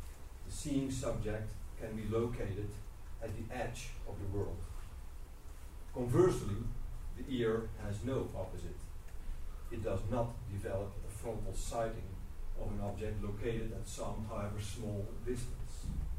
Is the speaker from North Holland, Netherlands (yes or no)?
no; Rotterdam, South Holland, Netherlands; Now we'll do the second section, Sounds of Rotterdam. That's my hometown.